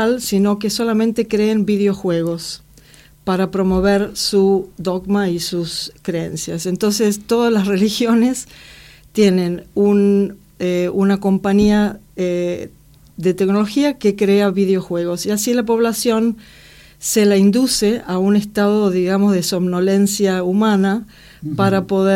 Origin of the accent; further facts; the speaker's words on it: Buenos Aires, Argentina; Yo me crié en Buenos Aires, estudié en el Jesús María